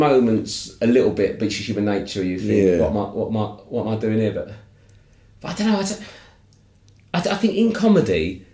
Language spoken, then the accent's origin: English; United Kingdom; I'm just a British comic on this show, right?